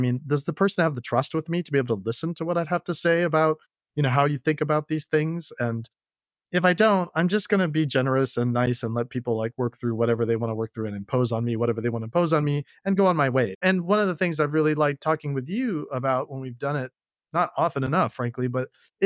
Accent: Slidell, Louisiana, United States; all of the anxiety and weird feelings I had about growing up in Louisiana and Slidell and what it meant to be from the South, but in the North, and then also being South Asian

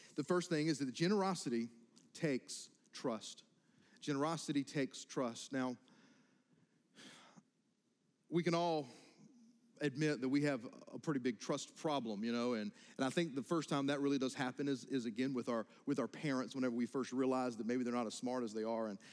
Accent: United States; And I'm in the boat too. I'm an American, you know.

